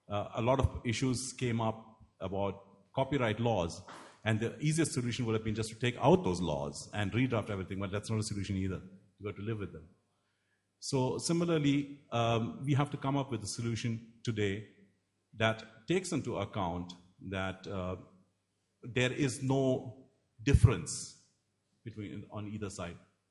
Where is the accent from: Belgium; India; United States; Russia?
India; I come from India.